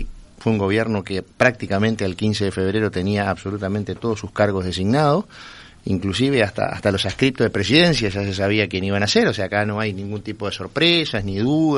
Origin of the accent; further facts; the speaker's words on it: Cerro Largo, Uruguay; born there; Yo tengo un origen, por así decirlo, nacionalista, porque nací en Cerro Largo y era absolutamente imposible no ser nacionalista teniendo un padre que nació en la novena sección del departamento de Cerro Largo. Después, claramente, tuve una formación católica